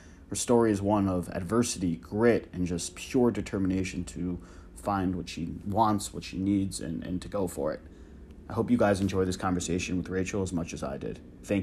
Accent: Englewood, New Jersey, United States; I was also born and raised in Englewood, New Jersey.

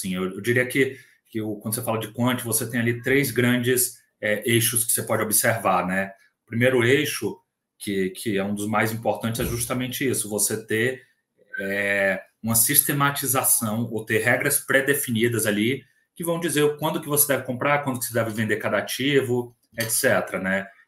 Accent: Bahia, Brazil; moved away as an adult; now in Rio de Janeiro, Brazil; eu sou baiano e vim para o Rio de Janeiro fazer faculdade aqui, né?

